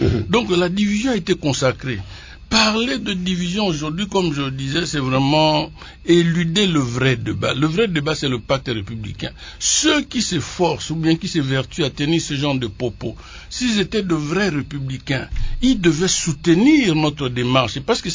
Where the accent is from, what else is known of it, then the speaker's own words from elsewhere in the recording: Équateur, DR Congo; Chez nous, à l'Équateur, nous sommes essentiellement une province, n'est-ce pas, donc, des rivières, des cours d'eau, de grands espaces, et vraiment, les grands espaces sont d'une certaine manière un peu sous-peuplés.